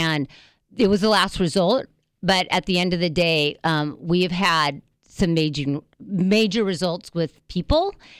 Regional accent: Manhattan Beach, California, United States; But we've been best friends since the single digits, and we are from Manhattan Beach.

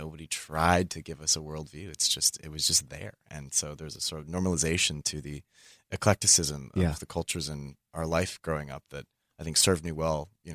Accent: California, United States; growing up in the Bay Area was really cool because, I mean, you don't know until you go out into the world, but it was a pretty mixed group of kids.

